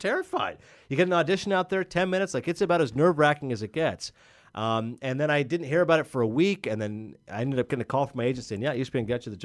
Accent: Canada; Almost got deported for being Canadian, and now for being Muslim.

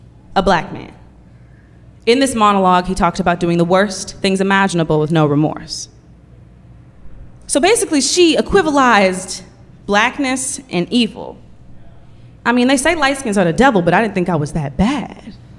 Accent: Oakland, California, United States; Gets to me, and I'm from Oakland. And I already know Oakland has a negative connotation behind it.

